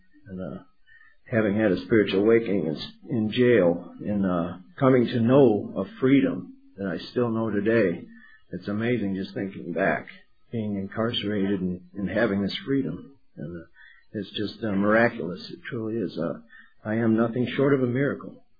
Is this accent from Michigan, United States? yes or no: yes; St. Joseph, Michigan, United States; now in Kalamazoo, United States; I was born and raised in St. Joseph, Michigan, and ended up moving to Kalamazoo after treatment.